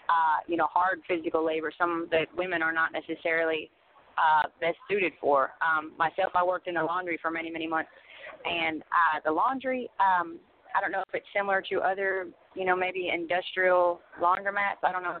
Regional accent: West Coast, United States; I'm from the West Coast, so I was not used to this at all.

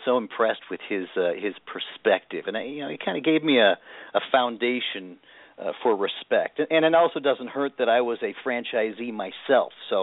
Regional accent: Stanford, California, United States; My father was a professor at Stanford University, so I grew up on the Stanford campus

